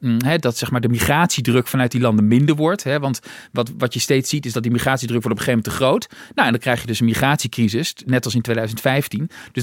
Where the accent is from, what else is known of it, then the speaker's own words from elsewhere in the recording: Netherlands; Maar nou ja, we doen er weinig mee als Nederlanders.